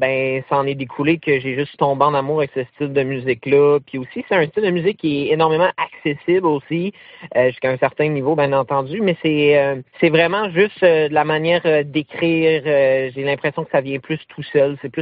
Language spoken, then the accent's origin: French; Gaspé, Quebec, Canada; Puis j'ai dit, écoute, je viens de Gaspé.